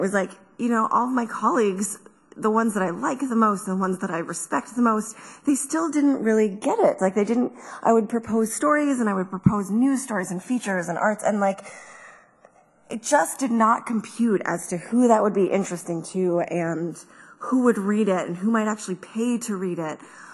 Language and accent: English; Toronto, Ontario, Canada; So I am from Toronto, and my sense of being an urban citizen is very much about growing up in Toronto.